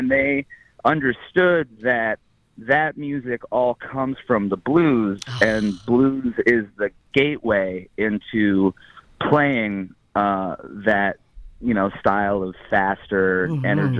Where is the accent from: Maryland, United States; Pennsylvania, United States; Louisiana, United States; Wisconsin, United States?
Pennsylvania, United States; Williamsport; that's played every year in my hometown. So that's sort of what what kind of is significant about where I come from.